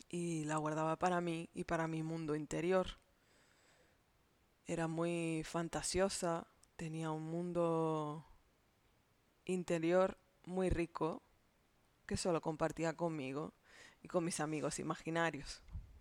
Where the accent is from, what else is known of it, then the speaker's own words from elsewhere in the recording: Madrid, Community of Madrid, Spain; born there; Yo nací en Madrid, en un barrio que se llama Vallecas, y tengo raíces extremeñas que son del sur de la península española.